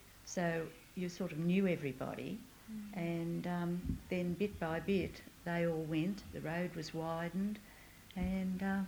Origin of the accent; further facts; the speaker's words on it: Blacktown, New South Wales, Australia; born there; I live at Kimberley, Beaconsfield Road, Rooty Hill. I was born on the 30th of September 1929 at Blacktown. I'm married. I'm Australian